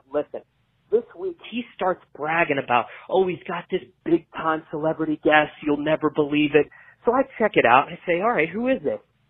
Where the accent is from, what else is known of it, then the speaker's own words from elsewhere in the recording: Ohio, United States; Like I said … I'm from Ohio. I'm 25 years old. I'm a member of the tribe. I'm a Jew.